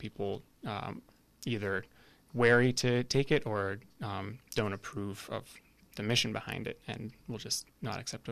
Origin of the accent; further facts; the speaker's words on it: Salem, Massachusetts, United States; I grew up in Salem, Massachusetts